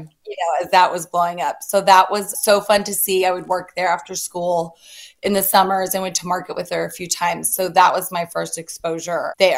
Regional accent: Atlanta, Georgia, United States; So I am a Southern girl. I am from

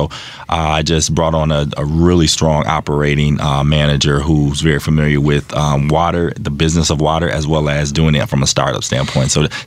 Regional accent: Flint, Michigan, United States; That's my hometown.

